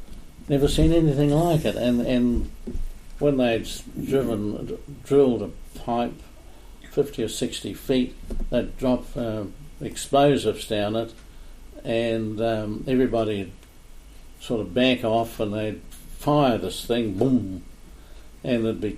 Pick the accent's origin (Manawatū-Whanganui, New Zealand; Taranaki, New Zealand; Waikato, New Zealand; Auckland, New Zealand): Manawatū-Whanganui, New Zealand; Feilding; And along with that, in the area where I was growing up in Fielding, Sandon Road, Fielding, a group of American oil explorers called the Superior Oil Company